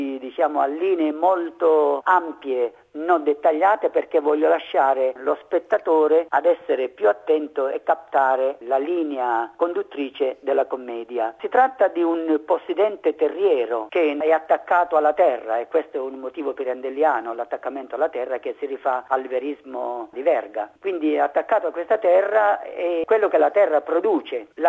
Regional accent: Sicily, Italy; perché appunto sono siciliano

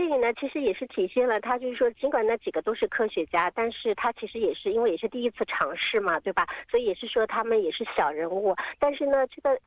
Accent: Australia; 其实这个大多数的这个转播的工作是由我们澳大利亚人来完成的

